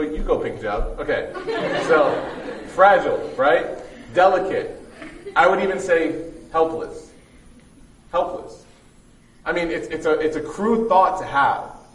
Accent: Alexandria, Alexandria Governorate, Egypt; I'm half Egyptian. My mom's Egyptian. I'm from Iskandaria, so.

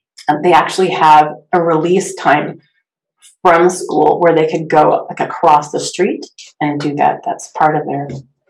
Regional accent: Clovis, California, United States; I grew up in Clovis, in the Fresno area.

